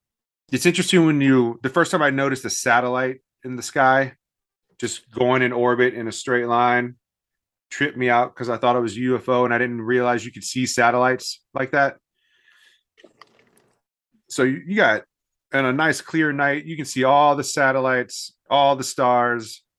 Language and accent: English; Winchester, Virginia, United States; … is from my hometown of Winchester, Virginia.